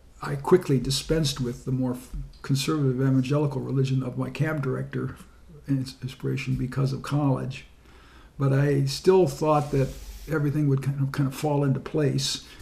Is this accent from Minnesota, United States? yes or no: yes; Minneapolis, Minnesota, United States; also born or lived in Yankton / St. Paul; Well, I was born in 1937 in Yankton, South Dakota. We weren't there very long. We moved to the Twin Cities, so I grew up in Minneapolis and then St. Paul.